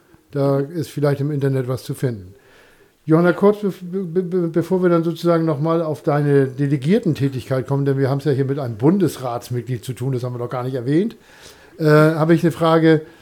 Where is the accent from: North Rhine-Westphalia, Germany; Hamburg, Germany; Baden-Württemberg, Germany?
Hamburg, Germany; Also ich bin aufgewachsen in Hamburg und da waren Taubenzüchter und die haben natürlich alle platt geschnackt.